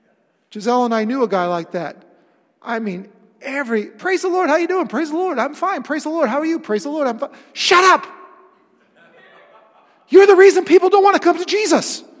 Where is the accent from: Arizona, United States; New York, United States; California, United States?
New York, United States; Webster; a bunch of the gang were going to get together at a sports bar in Webster, New York, my hometown.